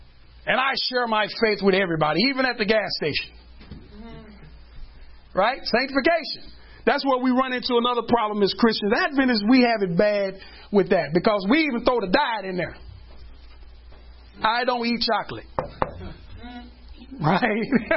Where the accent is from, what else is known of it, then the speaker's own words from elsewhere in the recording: Dallas, Texas, United States; But I'm from Oak Cliff. Okay? I'm from the hood side of Oak Cliff.